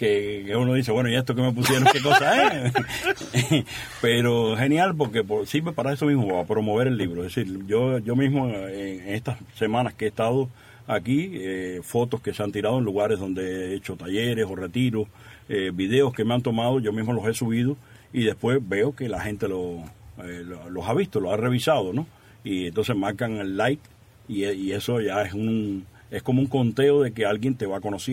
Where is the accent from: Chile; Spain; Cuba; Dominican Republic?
Cuba; Guanabacoa, Havana; En este momento estoy en mi parroquia de mi pueblo. Yo soy de Guanabacoa